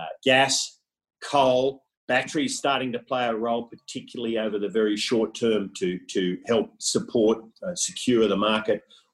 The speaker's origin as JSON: {"language": "English", "town": "Cooma", "region": "New South Wales", "country": "Australia", "tie": "born or raised there", "said": "I was brought up in near Cooma"}